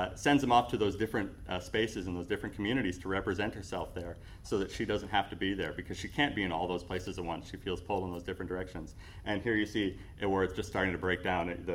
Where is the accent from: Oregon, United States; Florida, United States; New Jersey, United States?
New Jersey, United States; other than the fact that we're both from New Jersey, which is fun.